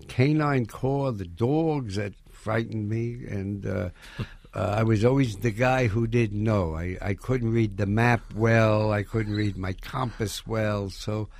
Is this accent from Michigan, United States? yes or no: no; New York, United States; I was born on November 13th. I lived at 32, 35 Grand Concourse, which adds up to 13. So, I had a good childhood growing up.